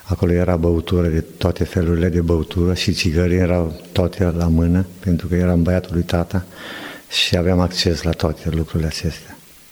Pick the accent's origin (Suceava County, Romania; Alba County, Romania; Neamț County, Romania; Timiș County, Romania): Neamț County, Romania; Bicaz; primii 18 ani, am copilărit în Bicaz, am făcut școala generală în Bicaz, am terminat, apoi am făcut un liceu industrial, cum se făcea în vremurile acelea, la Sighetul Mărmației